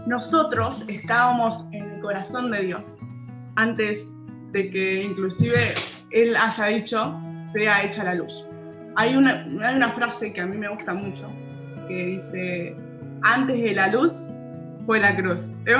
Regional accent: Argentina; soy de Argentina.

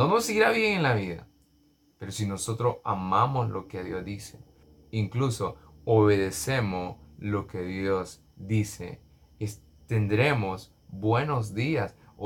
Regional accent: El Salvador; como decimos salvadoreños, no cuadran.

